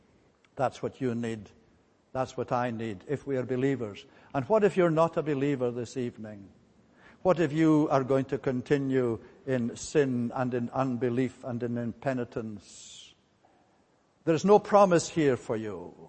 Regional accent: Fort William, Scotland, United Kingdom; Fort William, my hometown, is in the northwest part of Scotland.

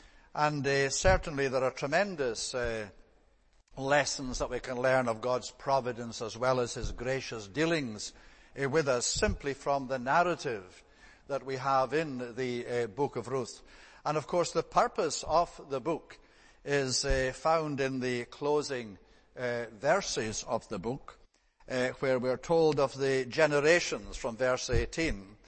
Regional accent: Scotland, United Kingdom; born there; I'm a Scot by birth. That is just where I happen to be born. So that's my nationality.

